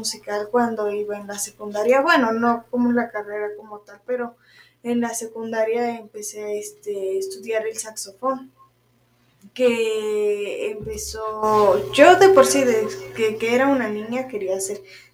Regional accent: Huamantla, Tlaxcala, Mexico; also born or lived in Veracruz; yo nací en Veracruz, pero pues toda mi vida viví en Huamantla. Aquí en Huamantla, pues estudié todo lo que fue el kinder, la primaria, la secundaria, la preparatoria.

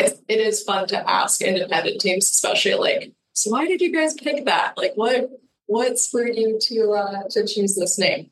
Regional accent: Bloomington, Indiana, United States; But I'm actually from Bloomington, so I remember going to these races when I was, you know, little.

